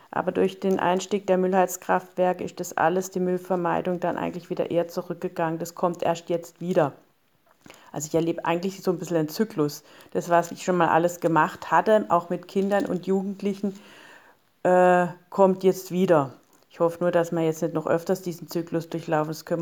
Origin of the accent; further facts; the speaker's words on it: Günzburg, Bavaria, Germany; Wir kommen nämlich aus Günzburg, das ist bei Ulm in der Gegend.